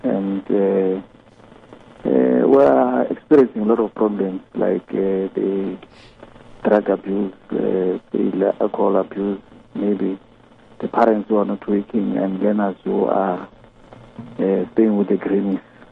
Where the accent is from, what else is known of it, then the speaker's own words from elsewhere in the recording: Limpopo, South Africa; now in Soweto, South Africa; No, I was born and bred in Limpopo.